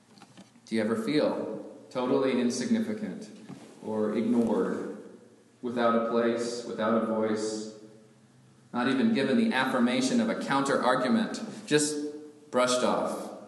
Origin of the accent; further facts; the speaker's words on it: Gulf Coast, United States; I grew up on the Gulf Coast, as many of you know, and I've been in a few typhoons